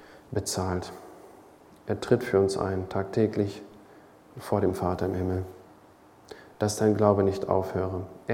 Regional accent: Greece; ich bin groß geworden in Griechenland

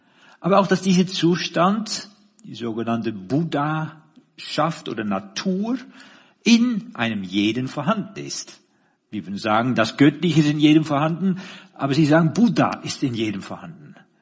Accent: Netherlands; German is a second language; now in Germany; ich bin Holländer, falls man sich wundert, was für komischen Akzent ich habe und wie meine Grammatik nicht ganz passt manchmal.

